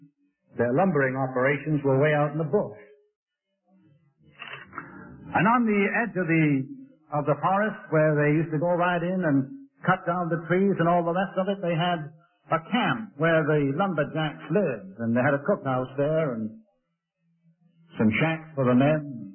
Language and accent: English; England, United Kingdom; now in United States; when I was a kid growing up in England, they always taught us that the policeman was your friend.